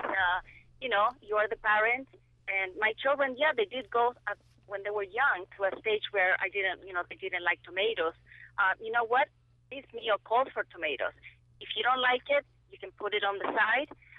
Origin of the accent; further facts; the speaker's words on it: Chile; now in United States; I am a foreigner, and so is my husband. My husband is French, and I'm from Chile.